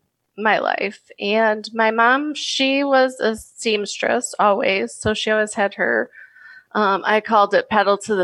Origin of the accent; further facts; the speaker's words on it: Midlothian, Illinois, United States; also born or lived in Chicago; I was born in Chicago, and my dad was actually raised in Chicago. We moved shortly after I was born to Midlothian area, and I grew up there.